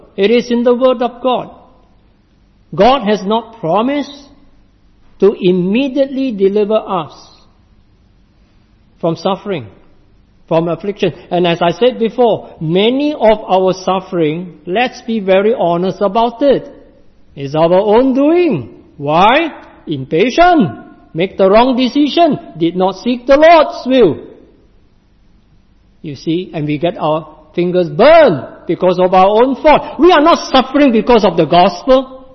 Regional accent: Singapore; in my home country, Singapore, we still have this freedom of worship and to choose what we believe.

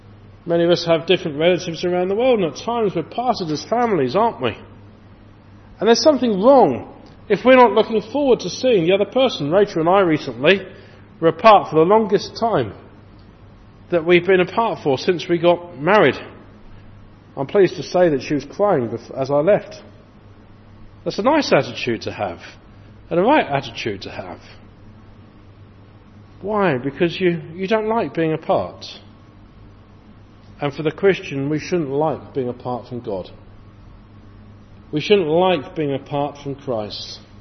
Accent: England, United Kingdom; And they don't wear proper trousers, as we English women would call them.

